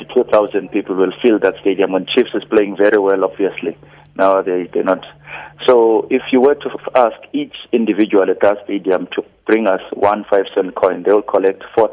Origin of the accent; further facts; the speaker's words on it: Uitenhage, Eastern Cape, South Africa; now in Johannesburg, South Africa; I'm from Kwanobusha in Uitenhage. I was born and bred there, but I'm presently in Johannesburg, attending a course in social enterprise at the University of Johannesburg.